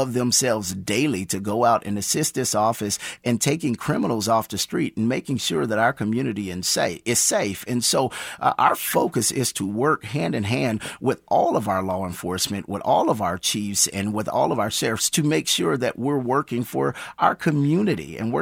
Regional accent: Kansas, United States; the citizens of Wyandotte County, born and raised in Wyandotte County. I love the DOT and every person that lives in the DOT

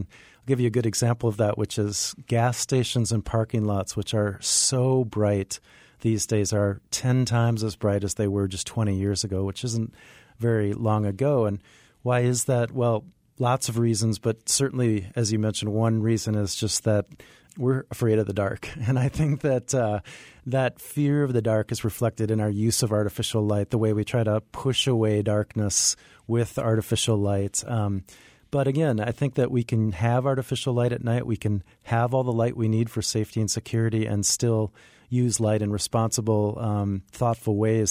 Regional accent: Minnesota, United States; born or raised there

